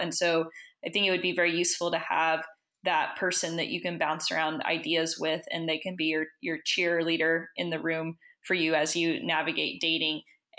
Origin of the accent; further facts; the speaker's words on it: Tennessee, United States; I grew up in Tennessee and there was very, very little sex education in the public school system.